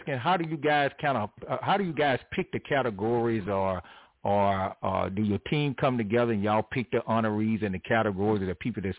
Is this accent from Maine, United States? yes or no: no; Oklahoma City, Oklahoma, United States; I grew up in Oklahoma City. I know them guys. You understand what I'm saying? That's my hometown.